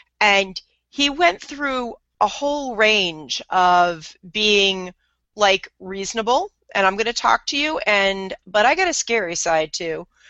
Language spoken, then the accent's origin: English; United States; I get it. I'm an American.